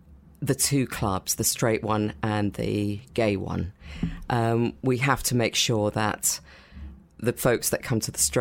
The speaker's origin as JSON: {"language": "English", "country": "United Kingdom", "tie": "born there", "said": "which felt completely natural for me as a British-born Indian."}